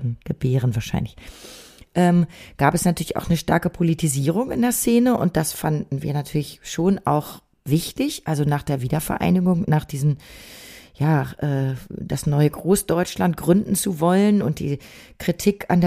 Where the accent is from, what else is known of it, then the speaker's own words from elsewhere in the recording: Bad Salzuflen, North Rhine-Westphalia, Germany; in Bad Salzuflen. Ich wollte da schon da wo ich herkomme, Kleinstadt, Kurbadeort. Ich wollte da schon in Ostwestfalen, in der Nähe von Bielefeld, aber so kleine Stadt und gefüllt mit Kurgästen, alle über 60, 70. Naja, ich bin selbst bald 60